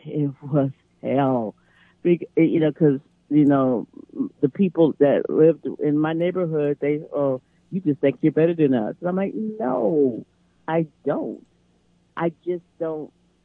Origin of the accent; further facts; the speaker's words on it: Los Angeles, California, United States; Because, you know, I grew up basically in West L.A.